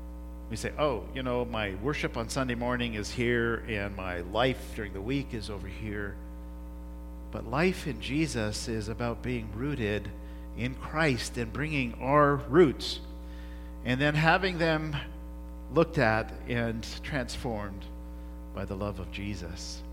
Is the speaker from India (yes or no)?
yes; India; now in Canada; when I came from India to Canada, I had to go through what they call culture shock